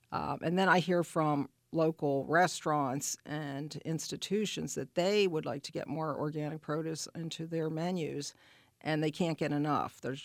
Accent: California, United States; now in Iowa, United States; I don't know if I told you I came from California.

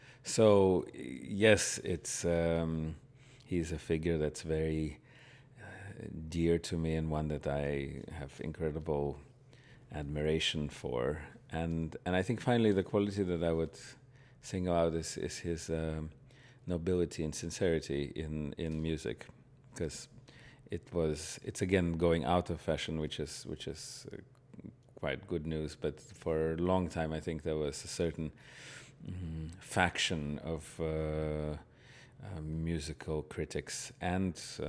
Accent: Russia; English is a second language; moved away; Well, growing up in Russia or Soviet Union at the time, Rachmaninoff was certainly a towering musical figure.

